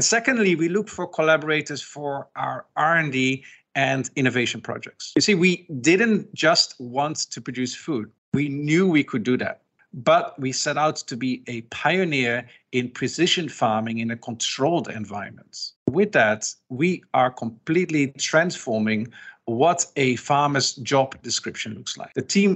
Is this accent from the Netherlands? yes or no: yes; Netherlands; growing up in the Netherlands